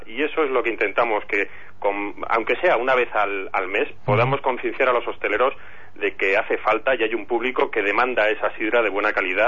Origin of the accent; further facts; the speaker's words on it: Asturias, Spain; now in Madrid, Spain; los que somos asturianos y residimos en Madrid